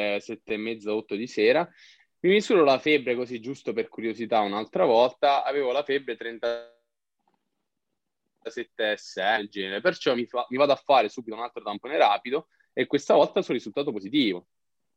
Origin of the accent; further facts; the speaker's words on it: Sicily, Italy; Io sono siciliano, sì, ma lavoro a Modena, come ti ho già detto.